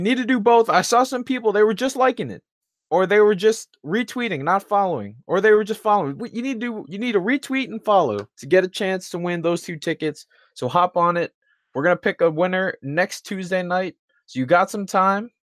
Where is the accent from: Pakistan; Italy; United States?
United States; New York; as someone who had seen St. John's a pretty good amount of times this year following them as a New Yorker